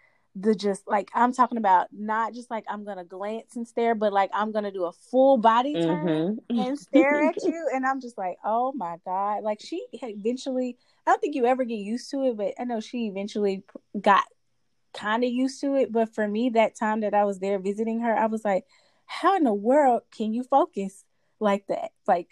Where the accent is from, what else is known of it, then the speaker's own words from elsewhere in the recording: Oakland, California, United States; The first question is from Tanisha out of Oakland, California, my hometown.